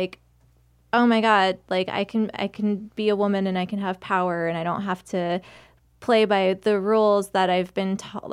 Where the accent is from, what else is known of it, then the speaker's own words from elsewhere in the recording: Phoenix, Arizona, United States; I grew up in Phoenix, yeah.